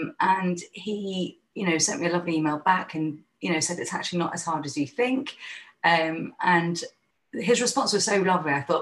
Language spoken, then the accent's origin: English; London, United Kingdom; being a Londoner at that time